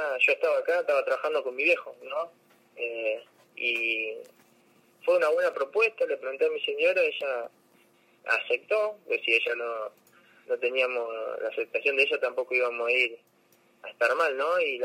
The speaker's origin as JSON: {"language": "Spanish", "town": "González Catán", "region": "Buenos Aires Province", "country": "Argentina", "tie": "born there", "said": "que es de acá, que es de González Catana, donde yo nací."}